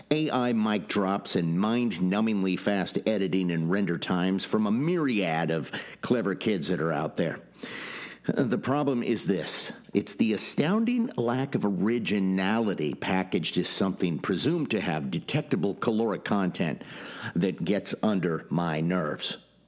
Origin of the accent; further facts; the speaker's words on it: California, United States; One time I was even riding a Segway along the Sacramento River in my hometown